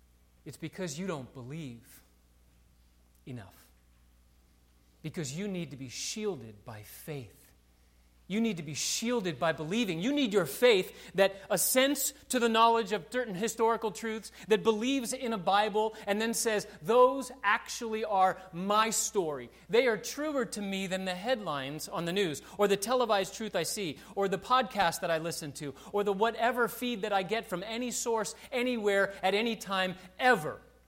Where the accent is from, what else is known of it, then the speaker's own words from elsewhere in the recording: United States; I'm an American, right? In the United States of America, we hadn't seen anything before 9/11 of it entering our nation, correct?